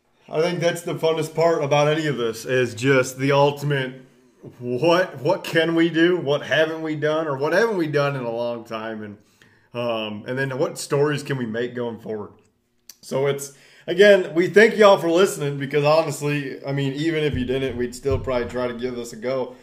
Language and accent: English; Kansas, United States; born there; Yeah, I mean, I have a very weird accent. It's kind of like not Southern, but also Southern. I was born in Kansas, and, you know, I just claim it.